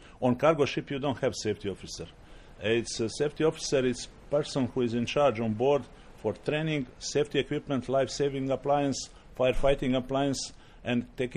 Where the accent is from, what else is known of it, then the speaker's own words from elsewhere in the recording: Dubrovnik, Dubrovnik-Neretva County, Croatia; English is a second language; I am from Croatia, from Dubrovnik, 56 years old.